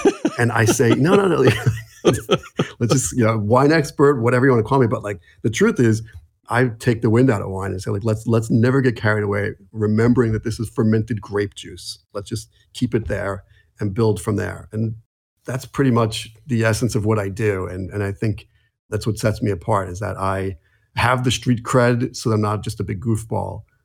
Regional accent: Jersey City, New Jersey, United States; I'm from Jersey City, New Jersey.

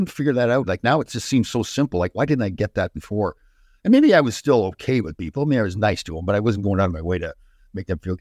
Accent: Brampton, Ontario, Canada; my hometown of Brampton

